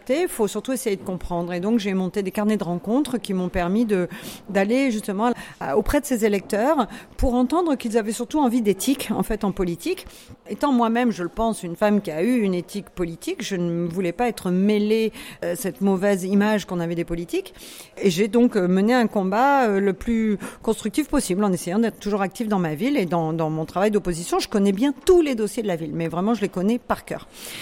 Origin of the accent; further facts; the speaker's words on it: Fréjus, Provence-Alpes-Côte d'Azur, France; Donc là, je viens de Fréjus et je suis donc élue à Fréjus